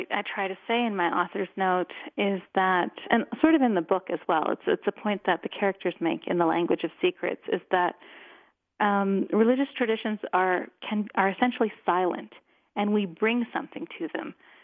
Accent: Toronto, Ontario, Canada; moved away; Yes, Toronto is my hometown.

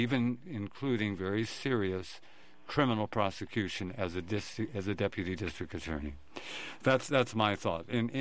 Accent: Los Angeles, California, United States; Before I moved from Los Angeles, I was brought up in Hollywood. I was a Hollywood kid and went to Loyola Law School.

